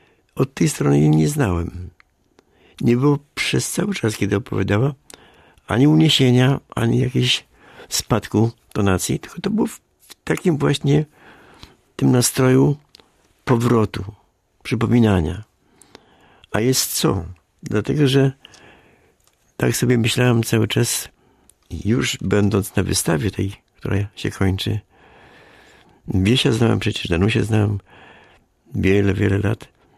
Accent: Greater Poland Voivodeship, Poland; I ja jestem wielkopolaninem. Oczywiście tęsknię za tymi swoimi stronami, zresztą akurat uroczymi, bo to jest Żerkowska Szwajcaria. Prosna, Lutynia, Warta.

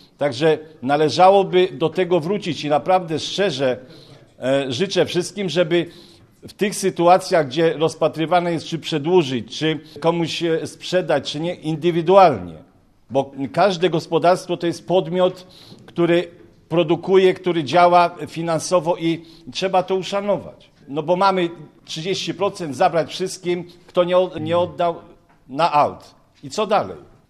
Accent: Warmian-Masurian Voivodeship, Poland; Ja jestem z Warmii Mazur i co u nas się dzieje?

